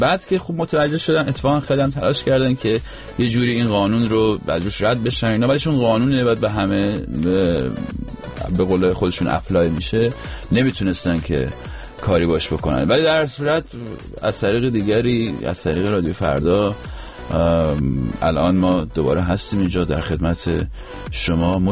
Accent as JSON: {"language": "Persian", "town": "Rasht", "region": "Gilan", "country": "Iran"}